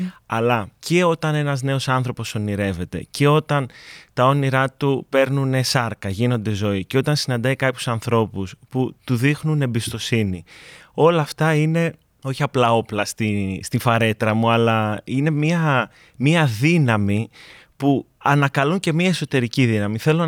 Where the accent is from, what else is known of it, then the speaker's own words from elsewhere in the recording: Thessaloniki, Central Macedonia, Greece; now in Athens, Greece; το 2016 ήρθα στην Αθήνα από τη Θεσσαλονίκη.